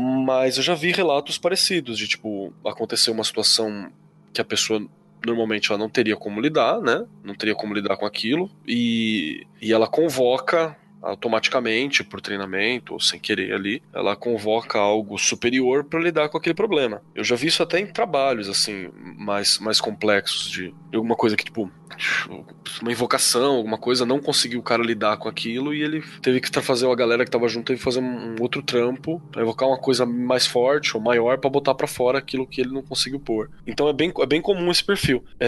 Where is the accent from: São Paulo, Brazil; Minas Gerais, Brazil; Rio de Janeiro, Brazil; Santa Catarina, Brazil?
Santa Catarina, Brazil; Mafra; Abraço pro pessoal de Mafra que tá ouvindo agora. Bota aí no comentário. Sou de Mafra.